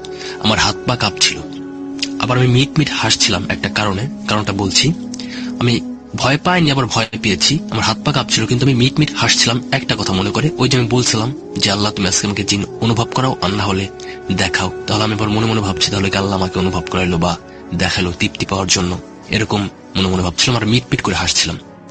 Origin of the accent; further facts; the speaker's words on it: Jandi, Dhaka Division, Bangladesh; তো আমার মামা বাড়ি হচ্ছে সদরদি আর আমাদের বাড়ি হচ্ছে জান্দি। মানে ভাঙা বাজার থেকে আমার নানা বাড়িও যতটুকু দূর, ঠিক আমাদের বাড়িও ভাঙা বাজার থেকে ততটুকু দূর।